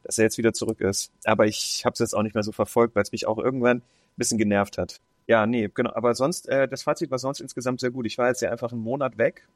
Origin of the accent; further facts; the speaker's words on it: Cologne, North Rhine-Westphalia, Germany; Als kölscher Jung bin ich extra zu Karneval wieder da, ja.